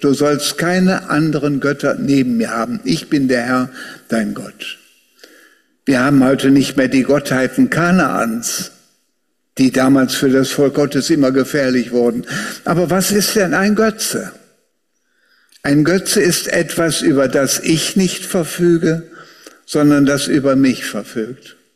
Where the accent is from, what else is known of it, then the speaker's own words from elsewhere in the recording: Wuppertal, North Rhine-Westphalia, Germany; eigentlich ist Wuppertal meine Heimatstadt. Und ich bin da oben in Ronsdorf groß geworden. Und als ich 6 oder 7 Jahre alt war, da ist mein Vater mit mir nach Elberfeld gegangen.